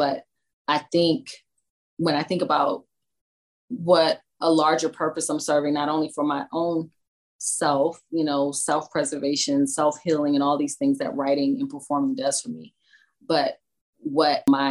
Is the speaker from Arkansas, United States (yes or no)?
no; Washington, District of Columbia, United States; I mean, I valued growing up in Southeast DC. I valued growing up in what we call the hood because it made me feel like I was streetwise.